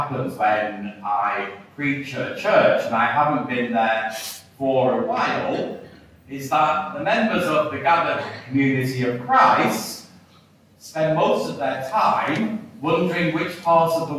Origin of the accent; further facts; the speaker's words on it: Blackburn, North West England, United Kingdom; I was brought up in Blackburn. Has anybody heard of that?